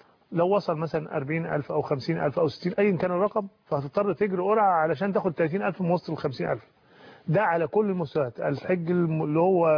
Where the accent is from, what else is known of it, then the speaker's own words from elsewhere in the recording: Egypt; ويمكن لطبيعتنا احنا كمصريين